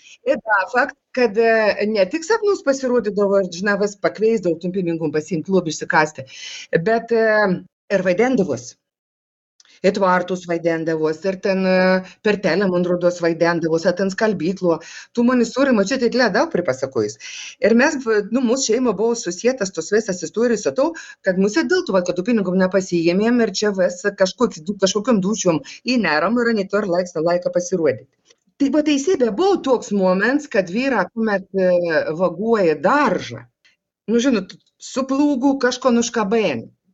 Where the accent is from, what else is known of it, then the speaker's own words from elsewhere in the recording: Videikiai, Klaipėda County, Lithuania; Aš noriu kelias sakinės pagerbti savo gimtą kaimą. Aš esu iš Videik. O Videikė ir, nu, koks 10 km nuplungis, jeigu važiausi link Skaudą.